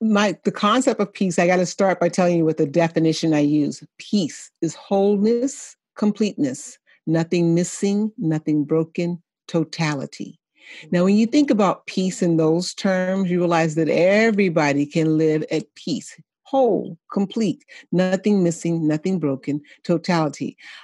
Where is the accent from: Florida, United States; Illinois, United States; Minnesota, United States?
Illinois, United States; Chicago; I grew up born on the South Side of Chicago and had grew up into poverty and had some bouts of homelessness